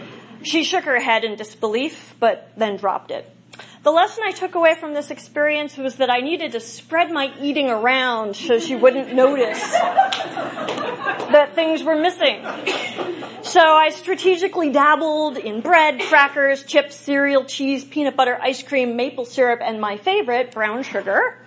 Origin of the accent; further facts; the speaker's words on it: Princeton, New Jersey, United States; born there; A little family history. I was born in Princeton, New Jersey.